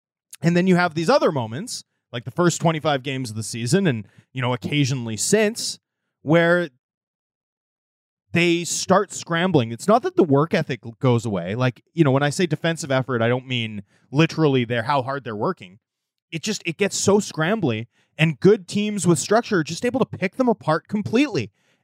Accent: Vancouver, British Columbia, Canada; also born or lived in Toronto; I grew up in Vancouver, right? I grew up a Canucks fan, but I spent my 20s in Toronto

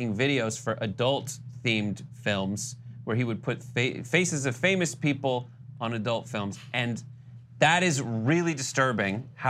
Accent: Compton, California, United States; But if they see us on horses, then they know we're from Richland Farms and they leave us alone

